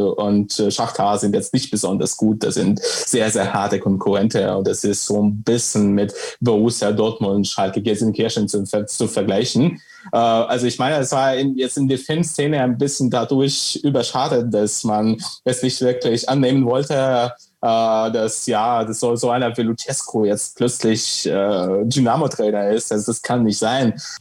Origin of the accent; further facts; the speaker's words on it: Sevastopol, Crimea, Ukraine; Also ich stamme selbst, wie gesagt, aus Sevastopol auf der Krim, und das ist ein sehr stark russisch geprägter Staat